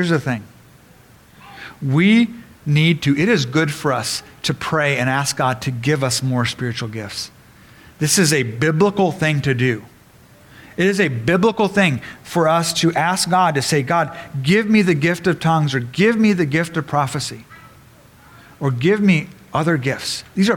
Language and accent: English; Japan; Now, as many of you know, I grew up in Japan, and so my Japanese is rusty, but I can speak it.